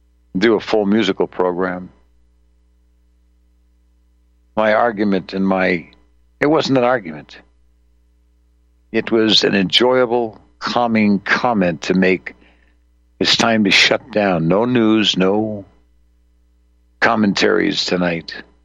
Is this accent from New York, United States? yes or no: yes; New York, United States; Don't try to concentrate in doing anything when you got a guy who was born and raised in New York.